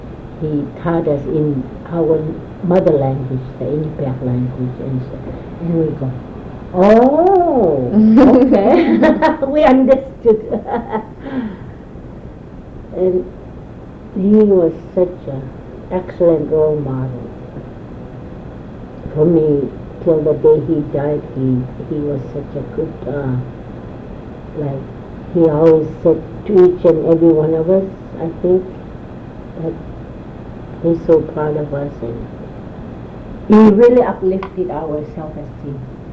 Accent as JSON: {"language": "English", "town": "Barrow", "region": "Alaska", "country": "United States", "tie": "born or raised there", "said": "And so in 1956 he moved the whole family to Barrow, and I was raised there my whole life."}